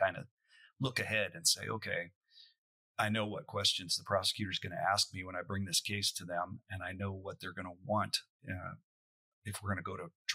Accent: Denver, Colorado, United States; Because I grew up in Denver and near the Rockies

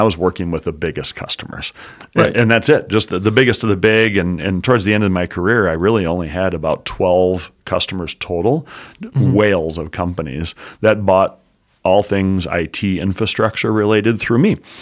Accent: Green Bay, Wisconsin, United States; now in Fargo, United States; I grew up in Green Bay, Wisconsin. Hold it against me. Yeah, I'm a cheeser. Moving to Fargo for college is what brought me to the area.

